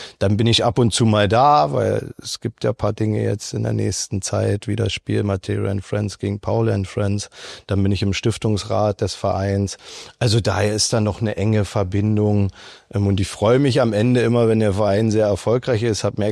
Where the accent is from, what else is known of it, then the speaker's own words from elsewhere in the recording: Berlin, Germany; born there; dass ich jemals als gebürtiger Berliner, wenn du dann sogar nach England gegangen bist, nochmal irgendwie nach Rostock vielleicht zurückkommst.